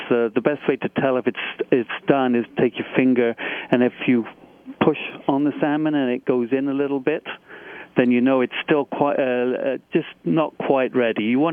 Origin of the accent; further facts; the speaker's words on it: England, United Kingdom; Being English, I like my curries.